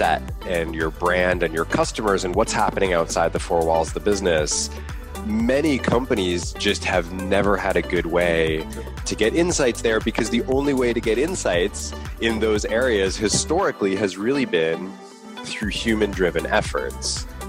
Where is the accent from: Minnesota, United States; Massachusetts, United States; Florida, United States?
Massachusetts, United States; Boston; I grew up here in Boston.